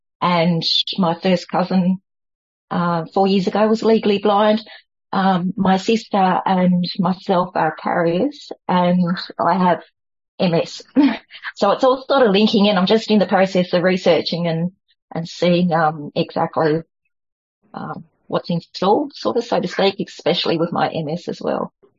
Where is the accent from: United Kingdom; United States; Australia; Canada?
Australia; Tasmania; I'm from Tasmania, everybody. Just want to say, and that's a little island down on the bottom of Australia, if no one knows.